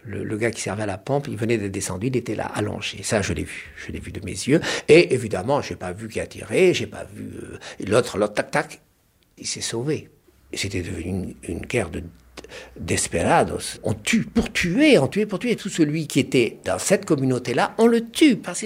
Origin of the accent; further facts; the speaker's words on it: Port-aux-Poules, Oran Province, Algeria; born there; je suis né en 1937, à Oran, mais par accident. Mon vrai lieu de naissance, c'est Port-au-Poule. C'est un petit village de pêcheurs. Dans ma famille, ils étaient pêcheurs, de père en fils. En 1848, les ancêtres du côté paternel sont venus d'Espagne